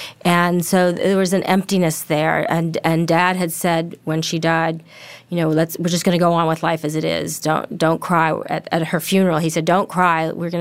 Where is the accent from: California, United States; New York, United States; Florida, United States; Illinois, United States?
New York, United States; Well, I grew up in New York City